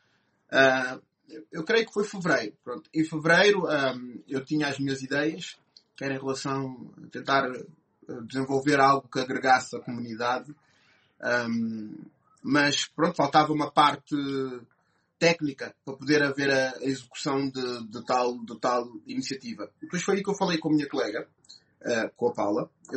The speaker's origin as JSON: {"language": "Portuguese", "town": "Vila Franca de Xira", "region": "Lisbon", "country": "Portugal", "tie": "born or raised there", "moved": "as an adult", "lives_now": "London, United Kingdom", "said": "Eu sou de origem guinense, a Paula é de origem cabo-verdiana, mas eu nasci em Portugal, Lisboa, mais concretamente uma cidade chamada-se Vila Franca de Xira, onde eu vivi a minha vida toda até aos 20 anos e depois mais tarde vim para Londres em 2013"}